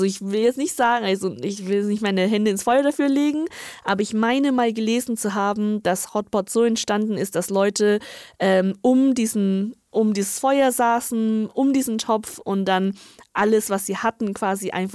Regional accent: northern China, China; German is a second language; ich komme ja aus Nordchina

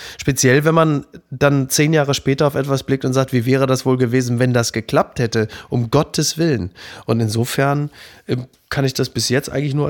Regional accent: North Rhine-Westphalia, Germany; Ich komme ja aus dem Ruhrgebiet

